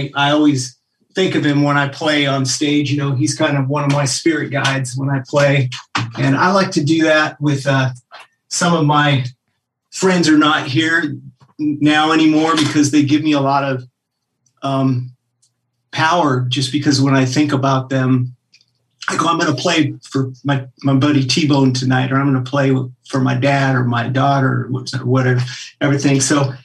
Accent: Anchorage, Alaska, United States; I grew up in Anchorage, Alaska of all.

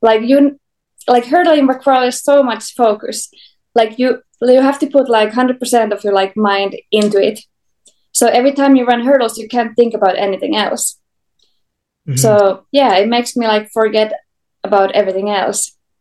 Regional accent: Kirkkonummi, Uusimaa, Finland; it was like 2 miles to my school, 2 miles to my friends. I lived in the middle of nowhere.

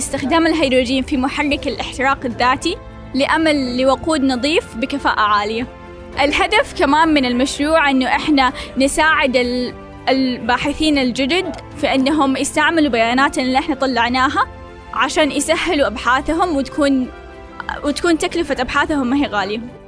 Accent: Jeddah, Makkah Province, Saudi Arabia

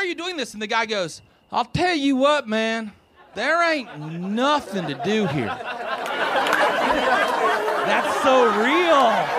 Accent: West Virginia, United States; But I mentioned I'm from West Virginia, and I really want people to understand what that's like.

